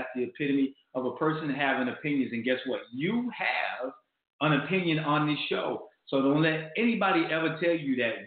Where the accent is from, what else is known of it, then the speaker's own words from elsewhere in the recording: Lakeland, Florida, United States; Man, you're from Lakeland, Florida. That's my hometown, man.